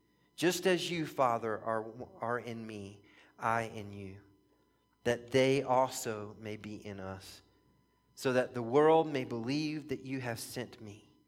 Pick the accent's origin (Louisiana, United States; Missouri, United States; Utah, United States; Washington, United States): Louisiana, United States; Baton Rouge; I would say I grew up in Baton Rouge, Louisiana. I lived there from the time I was in fifth grade until I was a junior in high school.